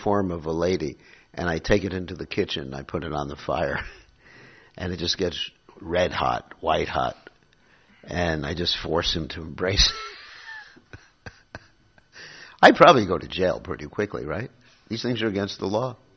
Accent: United States; Because I come from America, we have a very short history.

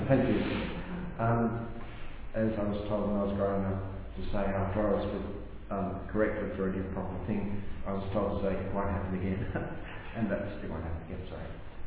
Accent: Australia; born there; I was born in Australia

